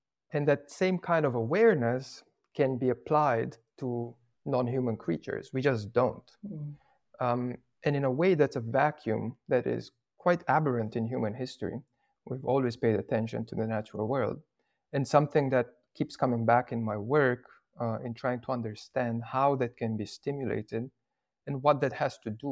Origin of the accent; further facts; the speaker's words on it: Bucharest, Romania; Well, I grew up in the big wild city. I grew up in Bucharest in Romania.